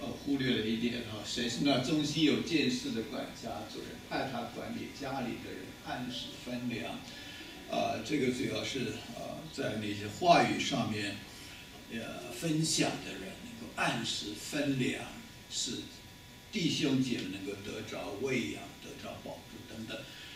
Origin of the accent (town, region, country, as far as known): Taiwan